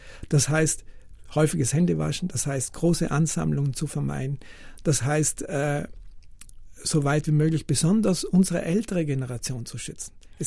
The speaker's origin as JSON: {"language": "German", "region": "Trentino-Alto Adige", "country": "Italy", "said": "Und wir dieser Krankheit sicher nicht ausstellen können, auch nicht als Südtiroler, und mit dieser Krankheit lernen müssen zu leben."}